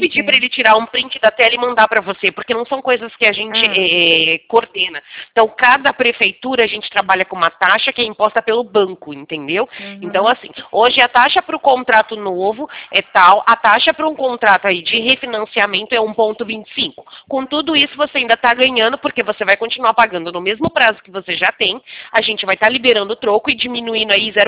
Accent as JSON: {"language": "Portuguese", "town": "Americana", "region": "São Paulo", "country": "Brazil", "said": "Eu sou do interior de São Paulo. É Campinas, não, Americana. Do lado de Campinas."}